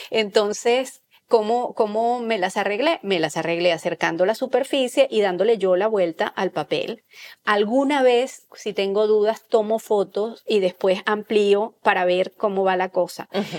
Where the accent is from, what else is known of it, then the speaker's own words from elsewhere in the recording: Venezuela; yo creo que porque soy venezolana, yo vengo del trópico, yo vengo del Caribe, totalmente.